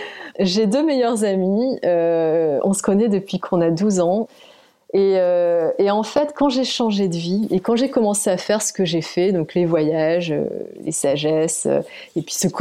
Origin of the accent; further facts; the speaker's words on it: France; born there; Je suis née en France, mais multiculturelle